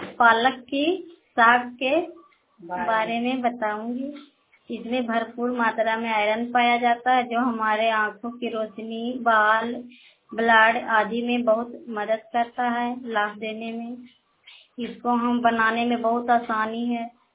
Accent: Lohia, India; मैं लोहिया पंचायत की रहने वाली हूँ

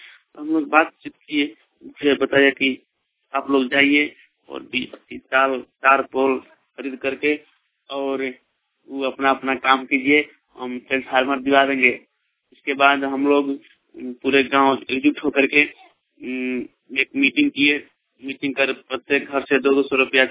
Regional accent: Lohargada, Jharkhand, India; ग्राम लोहरगढ़ा, पुष्ट हरिहरपुर, थाना भवनाथपुर, जिला गढ़वा का निवासी हूँ। राज्य झारखंड

